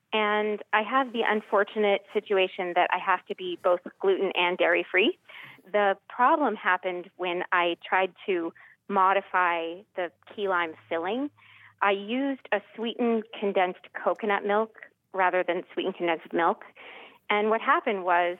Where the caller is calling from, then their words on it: Lexington, Massachusetts, United States; I'm calling from Lexington.